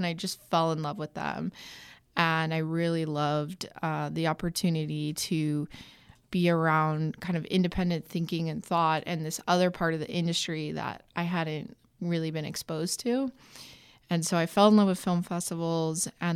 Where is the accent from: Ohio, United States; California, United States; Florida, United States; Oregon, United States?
California, United States; Templeton; So I grew up in Templeton, at Templeton, California, up the grade from San Luis Obispo.